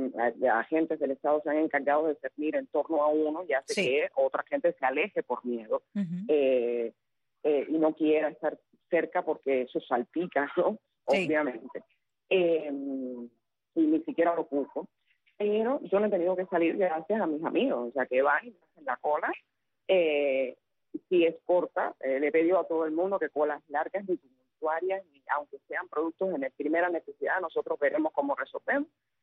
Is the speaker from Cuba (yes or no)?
yes; Cuba; como madre cubana y organizadora mínima de una economía mínima de supervivencia, que es la economía que uno logra tener en Cuba